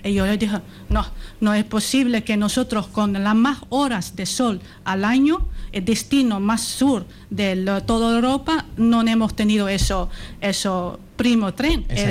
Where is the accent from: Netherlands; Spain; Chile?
Netherlands; yo soy holandesa, mi marido es italiano